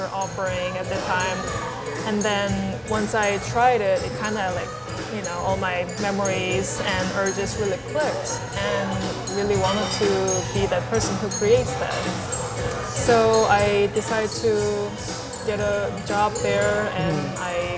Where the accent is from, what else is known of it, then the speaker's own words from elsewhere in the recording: South Korea; And growing up in Korea, alcohol is a very big part of the culture.